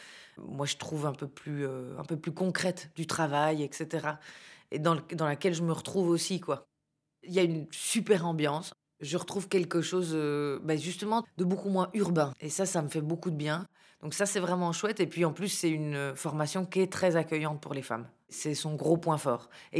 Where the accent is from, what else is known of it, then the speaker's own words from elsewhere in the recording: Ornans, Bourgogne-Franche-Comté, France; now in Brussels, Belgium; 40 ans, j'habite à Bruxelles depuis 18 ans. J'ai grandi à Ornan, dans un village de Franche-Comté.